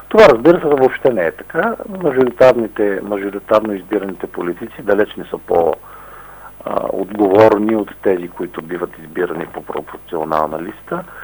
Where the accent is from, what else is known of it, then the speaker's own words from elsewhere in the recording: Plovdiv, Plovdiv Province, Bulgaria; Мен ако ме питате и като пловдивчанин, и като човек, който занимава с политика